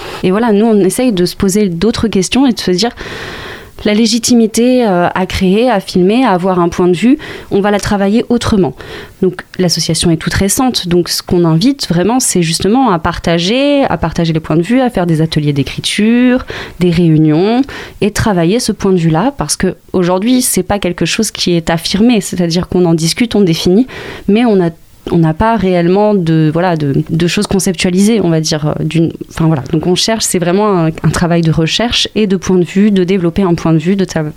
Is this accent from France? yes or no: yes; Angers, Pays de la Loire, France; Parce qu'on est d'Angers toutes les deux, qu'on a commencé à militer pas mal à Angers